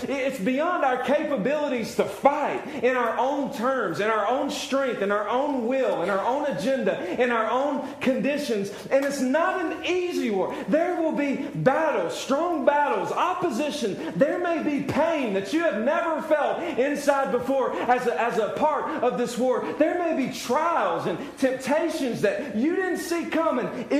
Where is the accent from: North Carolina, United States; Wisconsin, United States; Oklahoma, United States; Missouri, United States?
North Carolina, United States; Happened in Durham, 30 minutes away from my hometown.